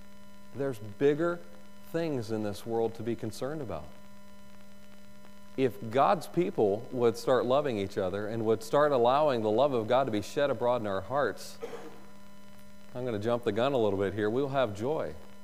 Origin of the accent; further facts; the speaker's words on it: North Carolina, United States; I grew up in the South. My parents are both Southerners. I grew up in North Carolina, spent most of my life in North Carolina.